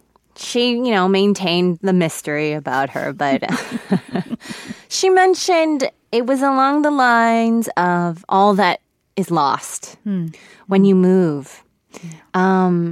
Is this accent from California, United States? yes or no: yes; Los Angeles, California, United States; growing up in Los Angeles, he is the reason why I know who Greta Garbo is